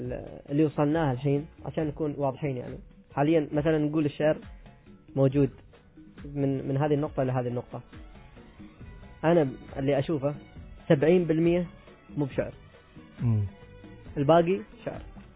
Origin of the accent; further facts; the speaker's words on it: Oman; انا اذا كتبت القصيده العمانيه وانا عماني